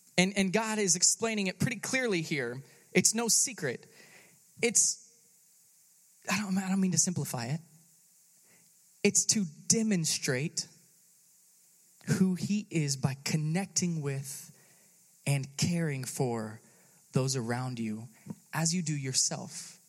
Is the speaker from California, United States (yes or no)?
no; Austin, Texas, United States; I grew up in Austin, Texas, and I absolutely love the city, even though they're totally nuts.